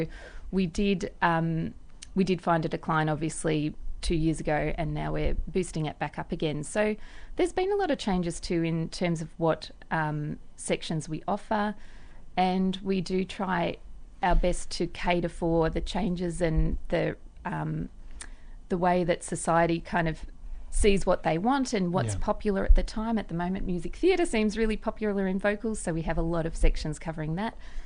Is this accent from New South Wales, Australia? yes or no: no; Melbourne, Victoria, Australia; So I grew up in Melbourne